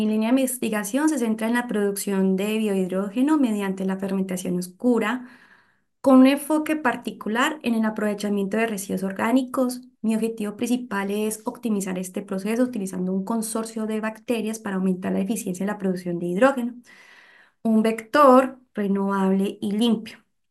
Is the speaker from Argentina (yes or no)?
no; Colombia; now in Chillán, Chile; Soy colombiana, estoy estudiando un doctorado en recursos hídricos y energía para la agricultura en la Universidad de Concepción, en el campus Chillán. Entonces, por ende, vivo en Chillán.